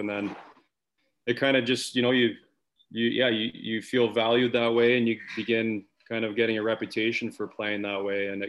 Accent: Calgary, Alberta, Canada; growing up in Canada, major junior for me was the route I really wanted to go

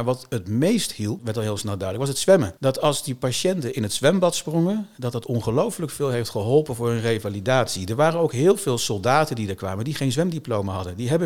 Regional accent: Gelderland, Netherlands; Ja, ik kom uit het bos. Ik kom van de Veluwe.

